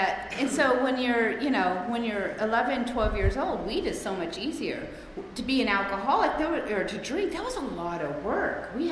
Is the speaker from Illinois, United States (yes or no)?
no; Costa Mesa, California, United States; I grew up in Costa Mesa, went to Newport Harbor High